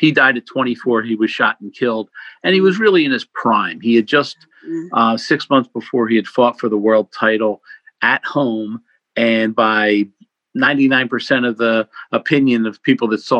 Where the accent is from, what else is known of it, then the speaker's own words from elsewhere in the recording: New Jersey, United States; I grew up in South Jersey, I live in South Jersey, about 10 or 11 miles from Philadelphia.